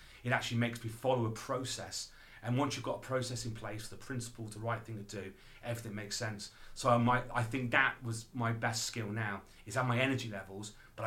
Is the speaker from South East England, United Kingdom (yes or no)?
no; Shrewsbury, West Midlands, United Kingdom; Growing up in Shrewsbury, not many bands played in Shrewsbury.